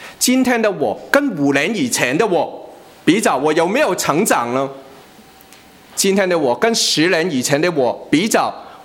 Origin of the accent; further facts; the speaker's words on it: China; 可是我们中国人有句话叫活到老